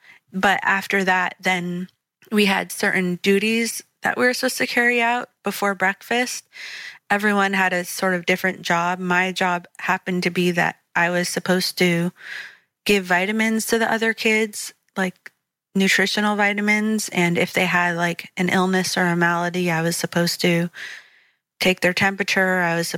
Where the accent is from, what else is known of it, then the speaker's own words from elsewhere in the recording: New Hampshire, United States; born there; So I was born in New Hampshire, and at the time my parents had just built a new house and we were living there.